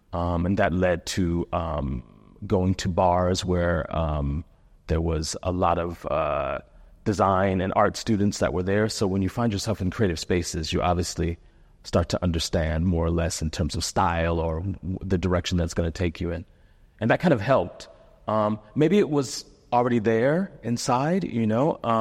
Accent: Cleveland, Ohio, United States; I was raised in Cleveland, Ohio.

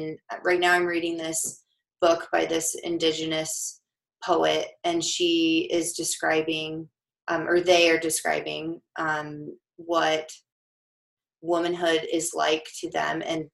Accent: Denver, Colorado, United States; I mean, I'm from Denver. I'd like to think it's a pretty progressive place.

